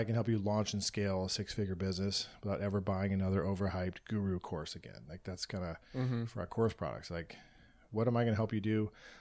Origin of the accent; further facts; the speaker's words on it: Cleveland, Ohio, United States; I'm from Cleveland.